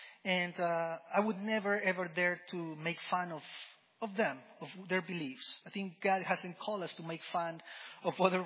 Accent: Peru; I remember when I was growing up in Peru, every year we had English camp.

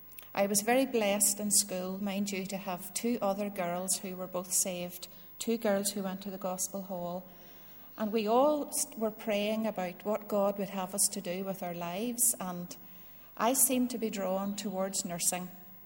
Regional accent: Castlederg, Northern Ireland, United Kingdom; I grew up in Castledurg in County Tyrone. I was born into a family of four children.

